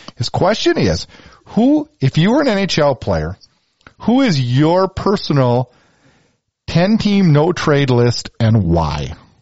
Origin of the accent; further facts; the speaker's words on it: United States; And I want to tell you, I'm an American kid.